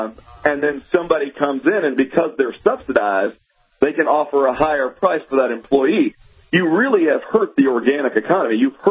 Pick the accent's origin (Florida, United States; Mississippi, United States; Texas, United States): Mississippi, United States; But like in my home state of Mississippi, to your point, like every other state, they've engaged in this sort of race to the bottom mentality